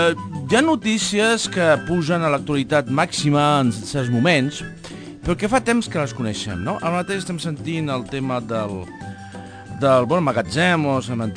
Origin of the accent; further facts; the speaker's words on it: Aragon, Spain; o el meu poble, jo soc un poble de Terol